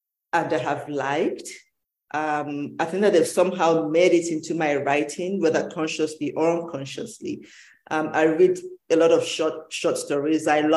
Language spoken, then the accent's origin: English; Nigeria; moved away as an adult; also born or lived in Belgium; now in United States; I'm Nigerian. It's my home. So, and then I lived in Belgium for 19 years